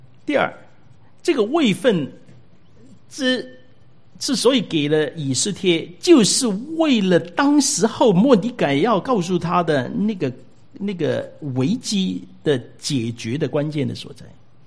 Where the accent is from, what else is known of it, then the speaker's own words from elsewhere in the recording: China; 我们中国人呢，四处漂泊，我们四处为家，我们都是离开我们本土啊，来到这里。我们也因为种种的原因，那来到一个异地来居住。